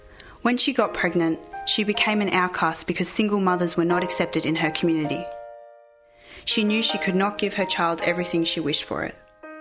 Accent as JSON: {"language": "English", "town": "Phillip Island", "region": "Victoria", "country": "Australia", "tie": "born or raised there", "also_born_or_lived": "Seoul, South Korea", "said": "born in Seoul, South Korea, a massive city of neon and skyscrapers and 10 million people. But I've grown up on a small island off the Victorian coast with a population of 10,000, which couldn't be more different."}